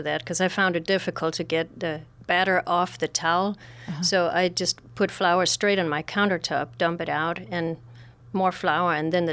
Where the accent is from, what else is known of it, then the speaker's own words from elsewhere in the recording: Denmark; I'm from Denmark, and bread is a pretty big thing over there